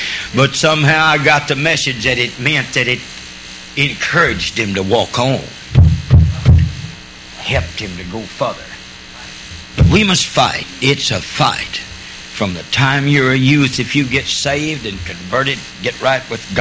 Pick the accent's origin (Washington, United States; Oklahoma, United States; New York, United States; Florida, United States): Oklahoma, United States; We grew up in Oklahoma. You know, I wasn't raised in a Christian home